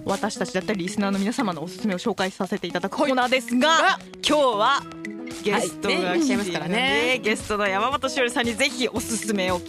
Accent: Kansai, Japan; 関西人としてね、

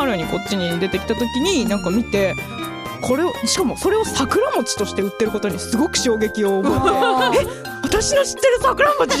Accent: Kansai, Japan; 私ずっと生まれも育ちも関西だったので、

